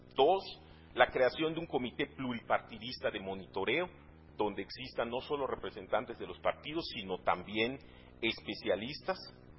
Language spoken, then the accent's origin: Spanish; Mexico; la forma como los mexicanos hemos definido mejorar constantemente la vida social, económica, cultural de nuestra nación